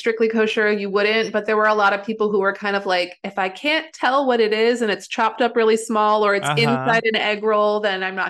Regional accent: Midwest, United States; accent: Midwestern; I have mostly lost my Midwestern accent along the way, but it comes out in certain words.

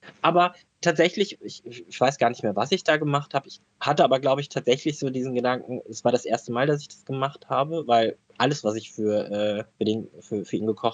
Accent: North Rhine-Westphalia, Germany; Ich komme aus dem Ruhrgebiet, das, weißt du, da ist ja alles anders schön.

